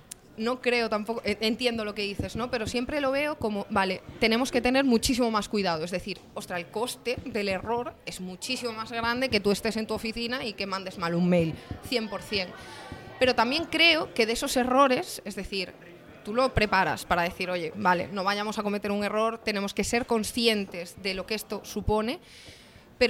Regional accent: Galicia, Spain; Yo soy gallega

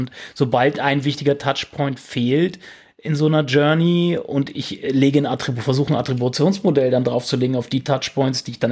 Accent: Hanover, Lower Saxony, Germany; aus meiner Heimatstadt quasi

